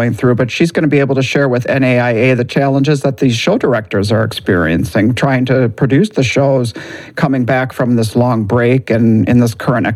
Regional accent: Iowa, United States; Iowa is my home state. I understand Iowa. That's where I'm from. So I understand Des Moines.

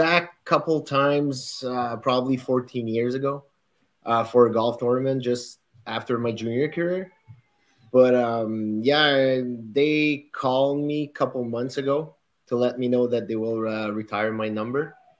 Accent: Montreal, Quebec, Canada; I was from Montreal, and I was used to a big city

